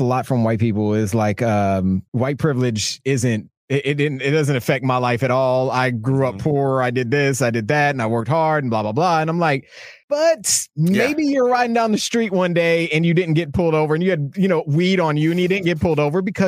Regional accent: Georgia, United States; now in Nashville, United States; Yeah, I'm in Nashville, Tennessee, and I grew up in Georgia

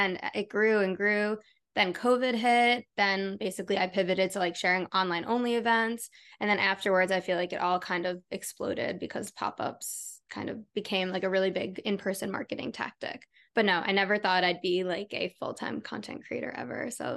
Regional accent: New York, United States; Yeah, so I'm from New York State. I'm from Long Island, so about a 40-minute train ride out of the city. I feel like every month growing up, I used to go into the city, saw Broadway shows.

